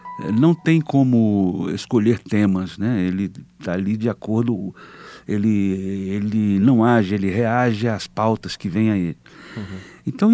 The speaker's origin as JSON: {"language": "Portuguese", "region": "Minas Gerais", "country": "Brazil", "tie": "born or raised there", "said": "Pois é, rapaz, eu sou de Minas, eu nasci no interior de Minas."}